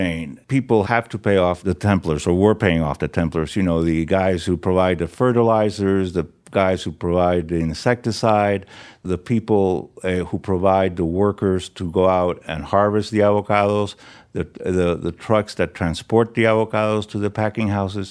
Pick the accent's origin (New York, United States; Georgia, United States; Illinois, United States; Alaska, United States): New York, United States; also born or lived in Puerto Rico; And I grew up in New York and Puerto Rico